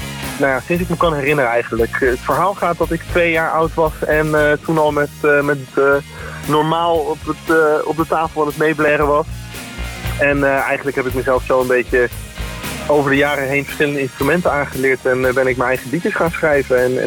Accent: Rotterdam, South Holland, Netherlands; Nou, toevallig wist ik dat wel, want ik kom oorspronkelijk uit Rotterdam en ik heb 2 jaar in Ommoord gewoond.

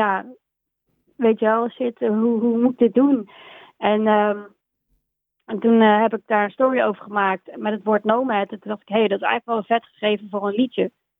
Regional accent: Groesbeek, Gelderland, Netherlands; now in Haarlem, Netherlands; Maar dat voel ik ook in Groesbeek, waar ik vandaan kom, waar mijn familie nog steeds woont. En dat voel ik ook hier in Haarlem.

